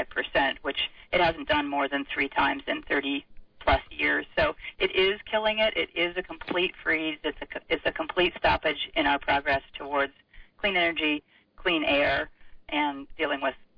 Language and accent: English; Canada; Well, I'm Canadian, if that's relevant.